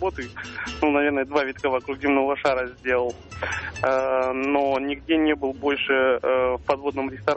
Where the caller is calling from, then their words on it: Moscow, Russia; из Москвы.